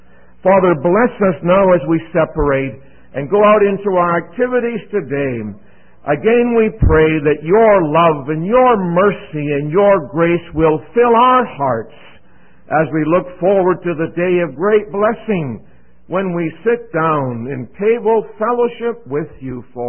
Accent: Vancouver, British Columbia, Canada; I was brought up in Vancouver, Canada.

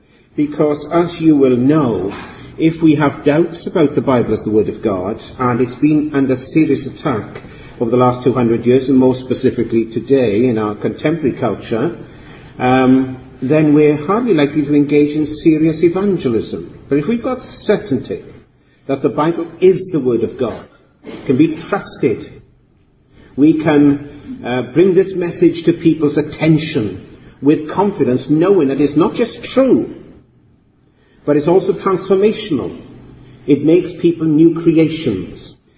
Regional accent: Wales, United Kingdom; I come from Wales. We know everybody knows each other in Wales

